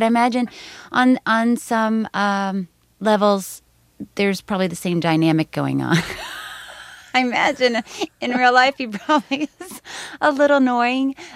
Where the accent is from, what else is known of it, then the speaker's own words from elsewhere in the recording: Florida, United States; I grew up in Tallahassee, Florida. I grew up in Florida. I was born in Miami and lived in a little town outside of Orlando. And my whole family lives there now.